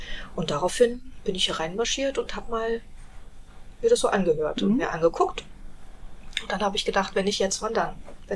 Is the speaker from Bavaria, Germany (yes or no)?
no; Rüdersdorf, Brandenburg, Germany; born or raised there; also born or lived in Berlin